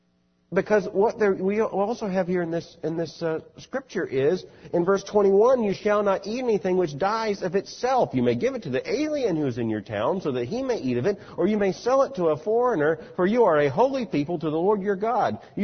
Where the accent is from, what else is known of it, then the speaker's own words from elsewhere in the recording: Florida, United States; growing up in Florida, you know, with no hills, just a flat expanse